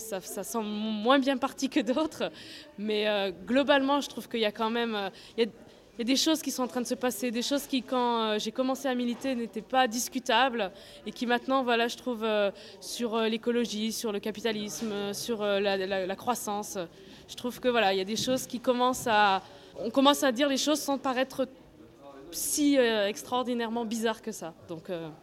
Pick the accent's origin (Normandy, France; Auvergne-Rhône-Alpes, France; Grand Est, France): Auvergne-Rhône-Alpes, France; Vienne; Moi, je viens de Vienne, à côté de Lyon.